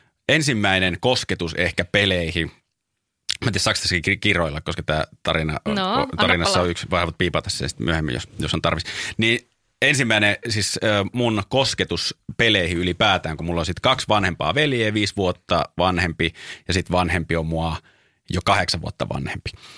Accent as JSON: {"language": "Finnish", "town": "Raahe", "region": "North Ostrobothnia", "country": "Finland", "tie": "born or raised there", "said": "oli joku 2 vuotta sitten kavereiden kanssa tuolla kotipuolessa Raahessa."}